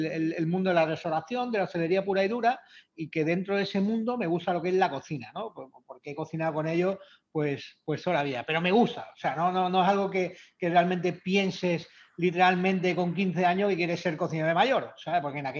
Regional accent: Marbella, Andalusia, Spain; born there; Sí, bueno, nací en Marbella.

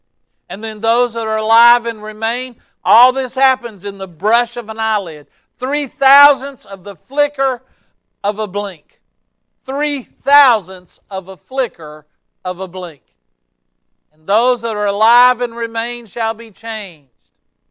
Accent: Gastonia, North Carolina, United States; you know it's the grace of God if He can take an old South Gastonia boy like me and call me to preach

